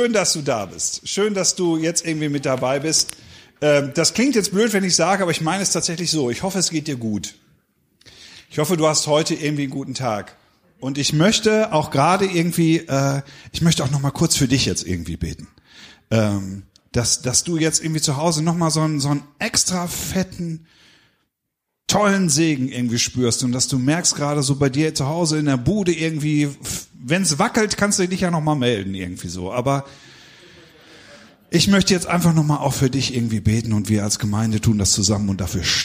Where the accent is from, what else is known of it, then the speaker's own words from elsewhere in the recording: Northern Germany, Germany; Heute Morgen sitzen wir so, wie ich als Norddeutscher auch sonst gerne sitze.